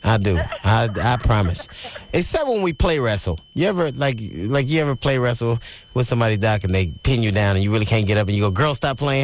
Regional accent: California, United States; I'm from California. Maybe it's a small town.

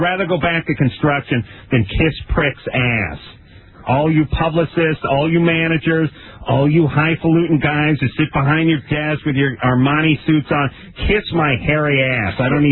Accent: North Hollywood, California, United States; because I grew up in North Hollywood and I always followed the Dodgers.

